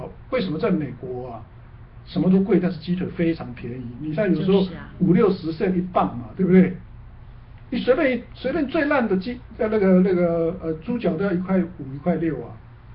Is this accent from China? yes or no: yes; China; 我们自己是我们中国人无所谓的啦